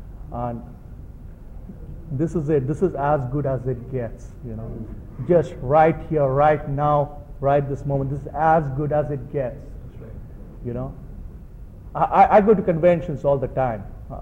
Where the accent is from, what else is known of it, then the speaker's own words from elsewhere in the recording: India; I'm from India. I used in India for 12, 13, 14 years.